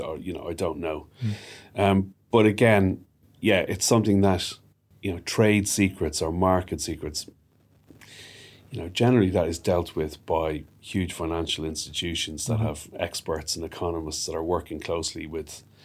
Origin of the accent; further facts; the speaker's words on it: Ireland; Well, I'm Irish.